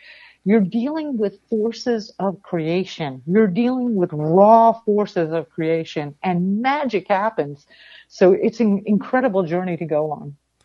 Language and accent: English; Florida, United States; I grew up in South Florida and I was a kid and I was always barefoot.